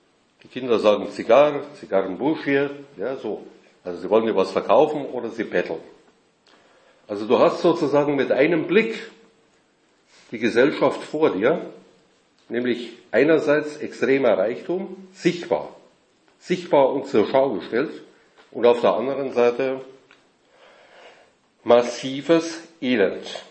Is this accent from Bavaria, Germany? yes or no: yes; Munich, Bavaria, Germany; dann finde ich dort Lokalitäten, die finde ich so in München, wo ich herkomme, so nicht.